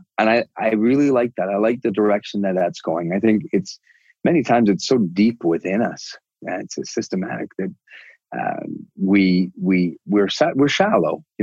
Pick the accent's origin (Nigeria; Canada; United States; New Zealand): Canada; There's something really special about being Canadian, isn't there, though?